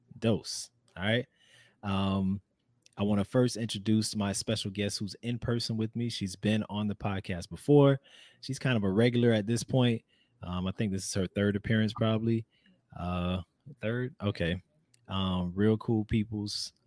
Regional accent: Florida, United States; He is he's coming in all the way from Florida right now, representing, you know, my home state.

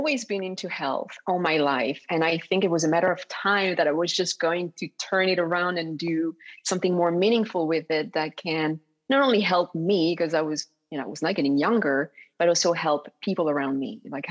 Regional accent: DR Congo; also born or lived in Belgium / Burundi; The Congo. I was born in the Congo. My mom is from Congo. Dad is from Belgium. So in between those two countries, but most of my teen years, we were in Burundi next to the Congo, which were the most beautiful years of my life.

